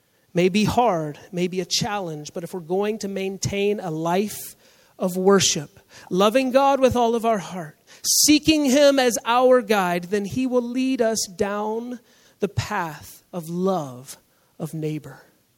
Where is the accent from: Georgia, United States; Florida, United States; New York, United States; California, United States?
Georgia, United States; Atlanta; I'm from Atlanta. I grew up in Atlanta, famous for two things, the Braves and traffic.